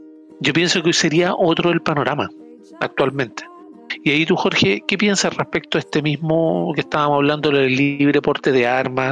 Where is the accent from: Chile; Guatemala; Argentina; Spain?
Chile; Toda esta esta sintomatología que tenemos como chileno y como humanidad